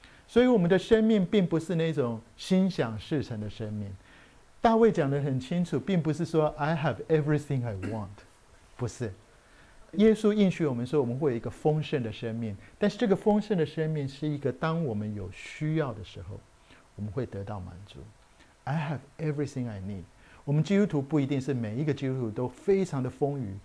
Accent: Taiwan; 我跟玉芬，我们从台湾来，我们在大学时代，我们在淡江团契

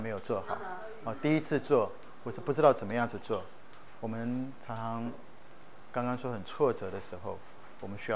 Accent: Taiwan; 我们小时候在台湾他们学钢琴是老师就拿一把尺在旁边

